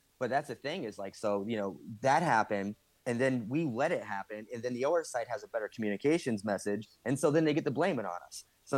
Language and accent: English; Barberton, Ohio, United States; like, come with me in my hometown in Barberton.